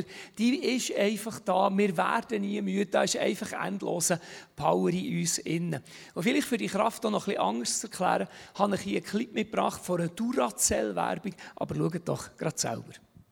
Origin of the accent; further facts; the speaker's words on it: Bern, Switzerland; Ich bin aus dem Emmental.